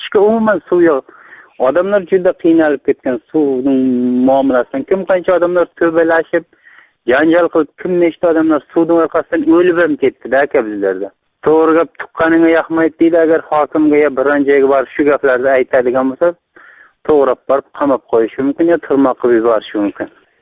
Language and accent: Uzbek; Panjakent, Sughd, Tajikistan; Men Tojikistondanman, Panjakentdanman aka.